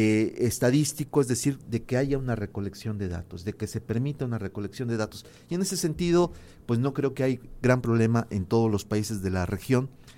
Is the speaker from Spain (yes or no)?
no; Mexico; Y en mi país, por cierto, sí, debo de decir que sí. En México esto no se respeta